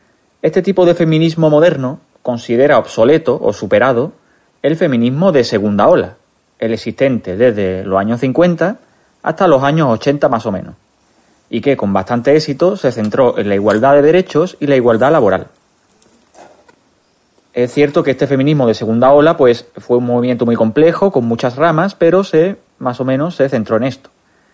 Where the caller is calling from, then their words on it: Málaga, Andalusia, Spain; de Málaga.